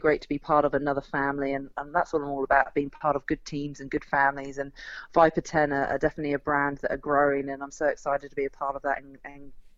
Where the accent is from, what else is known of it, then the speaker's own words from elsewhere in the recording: England, United Kingdom; now in Australia; living out in Australia at the moment, I know how eager the Aussies are to come over on our turf and really hand it to us.